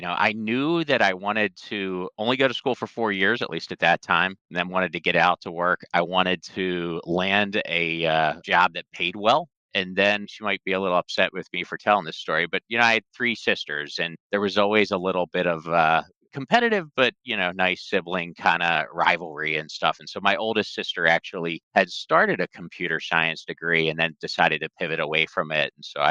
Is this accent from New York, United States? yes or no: no; Pennsylvania, United States; born there; Yeah, I was born in Bucks County, just north of Philadelphia, so I consider myself a Philly guy. Very blue-collar area.